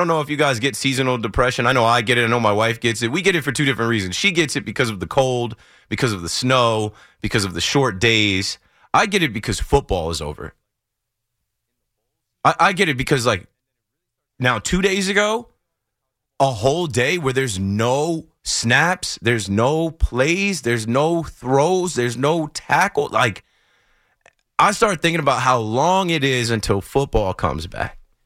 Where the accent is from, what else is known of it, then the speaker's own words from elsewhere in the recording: New Jersey, United States; If you know anything about me, I'm from the Shore area.